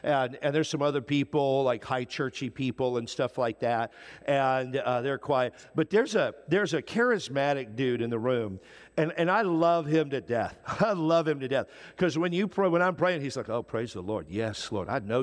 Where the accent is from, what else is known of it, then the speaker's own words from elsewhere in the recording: Wisconsin, United States; I grew up in Wisconsin, and my family's never smiled or been happy ever.